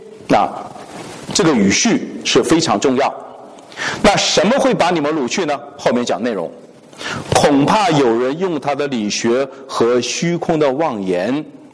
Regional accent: China; 我们中国人讲到什么？中国人在这个点上，在活的方面，中国人挺厉害的。

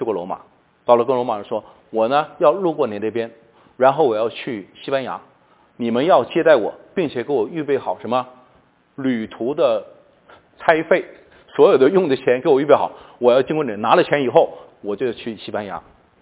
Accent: China; 我经常说我们中国人呢不太行

